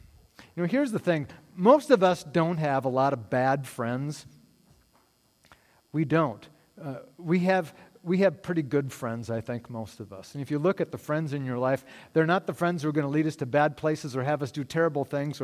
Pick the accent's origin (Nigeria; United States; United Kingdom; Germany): United States; Montana; He had the copy of the Montana magazine because he knew I was from Montana and I loved Montana magazine.